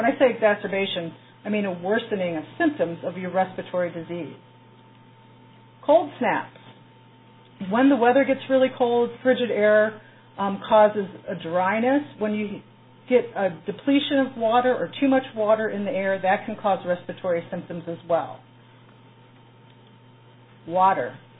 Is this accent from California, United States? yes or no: no; Ohio, United States; I grew up here in Geauga County, went to Virginia for school and fell in love and all that good stuff, but ended up back in Geauga County in 1991